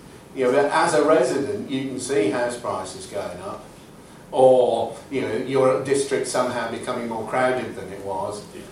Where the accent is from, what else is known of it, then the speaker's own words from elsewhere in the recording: United Kingdom; since I come from Outer Britain